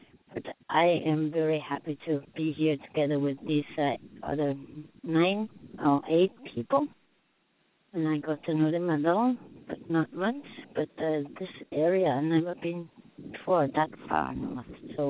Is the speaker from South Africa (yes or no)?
no; Uummannaq, Greenland; born there; English is a second language; I'm from Connacht. I'm born in Umanak nearby to the Abyss.